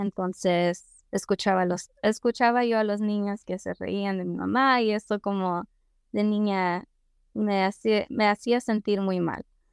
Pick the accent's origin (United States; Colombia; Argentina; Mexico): United States; Buttonwillow, California; also born or lived in Bakersfield; Yo nací aquí en Bakersfield, California, y crecí en un pueblo chiquito que se llama Button Willow, que está ubicado en el condado de Kern.